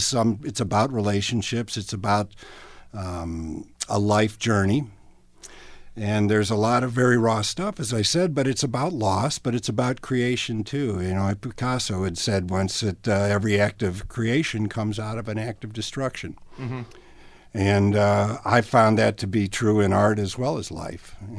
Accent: Cleveland, Ohio, United States; now in Cincinnati, United States; being an Ohio boy altogether, I live in Cincinnati, I have an office here, I grew up in Cleveland

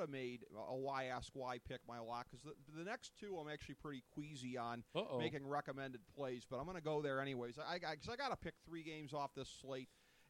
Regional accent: Cleveland, Ohio, United States; my second favorite team behind my Cleveland Browns, my hometown Browns.

